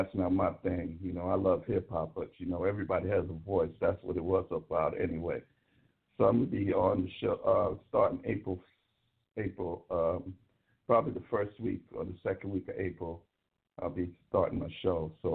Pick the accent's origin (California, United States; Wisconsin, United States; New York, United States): California, United States; San Francisco; from San Francisco.